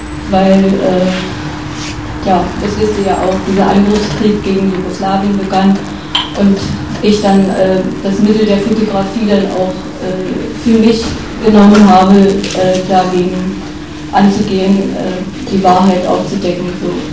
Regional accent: Germany; Ich komme aus der DDR, stelle mich wirklich ganz kurz vor

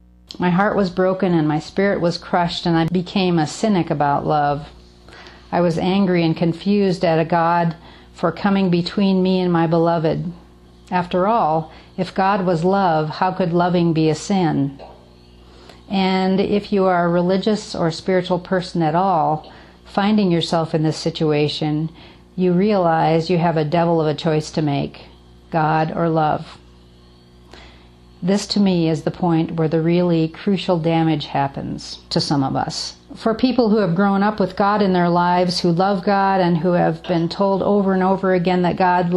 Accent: Iowa, United States; I grew up in Iowa in a fairly dysfunctional but loving family.

